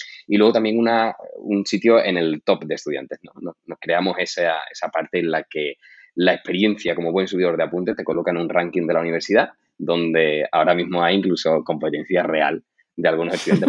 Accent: Seville, Andalusia, Spain; nosotros somos cuatro fundadores, somos de Sevilla, y nos conocíamos precisamente por eso

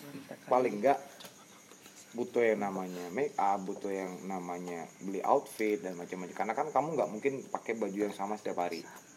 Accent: Malang, East Java, Indonesia; now in Jember, Indonesia; Sedangkan saya secara pribadi asli Malang, lahir di Malang, memilih justru tinggal di Jember.

